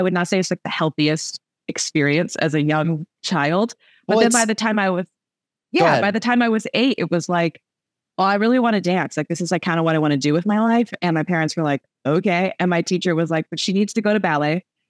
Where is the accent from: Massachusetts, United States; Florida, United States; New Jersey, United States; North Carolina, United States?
New Jersey, United States; I am from Northern New Jersey, born and raised.